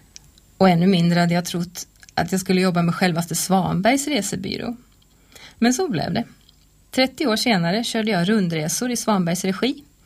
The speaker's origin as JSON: {"language": "Swedish", "town": "Falköping", "region": "Västra Götaland County", "country": "Sweden", "tie": "born or raised there", "said": "Jag är född och uppvuxen i Falköping."}